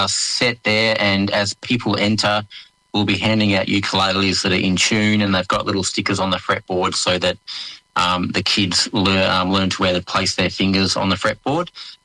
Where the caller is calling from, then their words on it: Warburton, Victoria, Australia; Just from home in sunny Warburton.